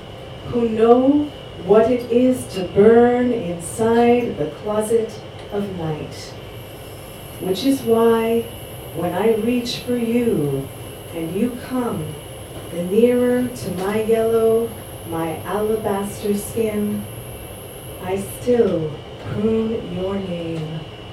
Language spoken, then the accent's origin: English; Jamaica; So I was raised in Jamaica in the 1970s